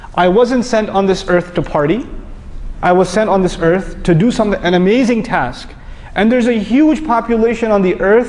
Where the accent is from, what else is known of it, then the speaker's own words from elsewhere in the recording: New York, United States; And my brother-in-law and I, we're from New York. We don't really see that kind of activity.